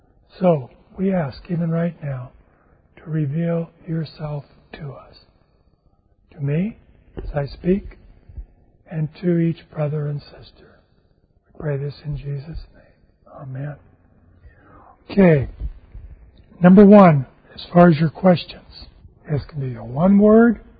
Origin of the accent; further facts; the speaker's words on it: Houston, Texas, United States; I'm from Houston, Texas, and I come to England on an average about 2 to 3 times a year.